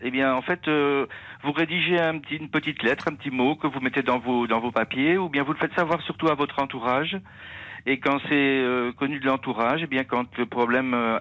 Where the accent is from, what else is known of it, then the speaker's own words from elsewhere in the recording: Belgium; moi, en tant que Belge, j'écoute votre émission tous les jours